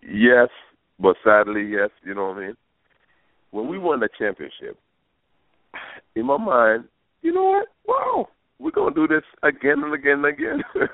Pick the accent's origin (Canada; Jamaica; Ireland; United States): Jamaica; moved away; when we came from Jamaica